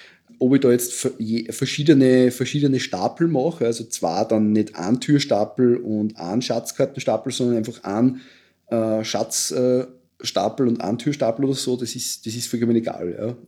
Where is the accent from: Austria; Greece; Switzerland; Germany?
Austria; bei uns in Österreich